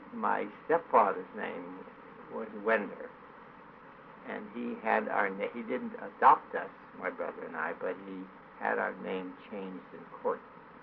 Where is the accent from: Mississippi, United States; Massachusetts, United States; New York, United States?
New York, United States; Tuckahoe; I was born in New York City, but at the age of about, my father died when I was about 1-2 years old